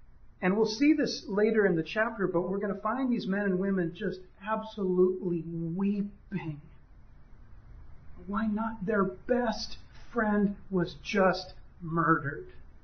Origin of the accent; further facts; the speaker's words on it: United States; No, actually, thank you for asking, but no, I'm an American, no.